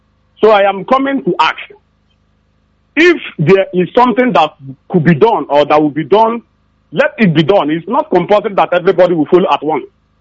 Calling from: Aba, Abia, Nigeria; I'm calling from Aba.

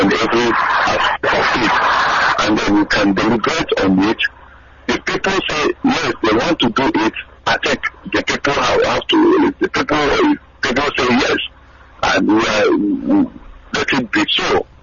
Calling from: Dublin, Leinster, Ireland; I'm calling from Dublin, Ireland.

